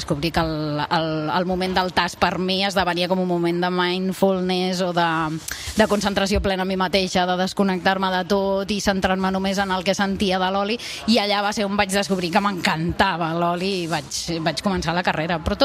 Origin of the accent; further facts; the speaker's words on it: Terrassa, Catalonia, Spain; also born or lived in Les Garrigues; jo, tot i que sóc nascuda a les Garrigues, en un poblet, la meva família és de Terrassa, de Barcelona, i jo em vaig criar a Terrassa, Barcelona